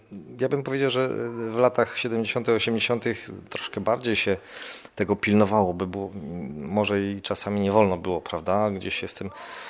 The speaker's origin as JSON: {"language": "Polish", "town": "Mokre", "region": "Subcarpathian Voivodeship", "country": "Poland", "said": "To jest powiat sanocki, czyli w zasadzie prawie w samym tym kąciku na południe Polski. Tak, to jest miejscowość, mała miejscowość pomiędzy górami Mokre."}